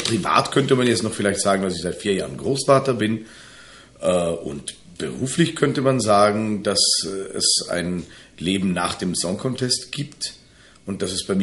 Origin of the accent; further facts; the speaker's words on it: Dornbirn, Vorarlberg, Austria; born there; now in Alberschwende, Austria; Geboren bin ich in Dornbirn.